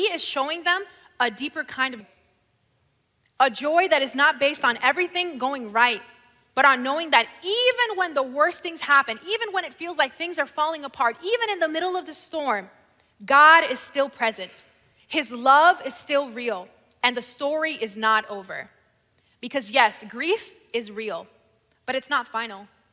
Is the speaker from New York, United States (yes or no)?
yes; New York, United States; born there; now in Florida, United States; I was born in New York and I moved to Florida in 2005.